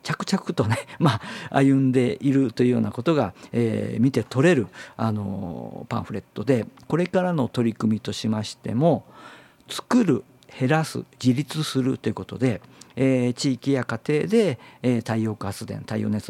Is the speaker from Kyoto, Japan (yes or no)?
yes; Kyoto, Japan; 地元京都ではですね、